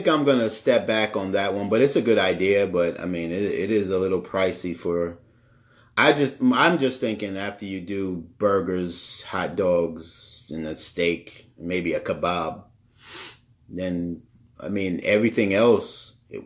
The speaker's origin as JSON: {"language": "English", "region": "New York", "country": "United States", "said": "Listen, I'm from New York. I've never had My mom had a little charcoal grill in our backyard."}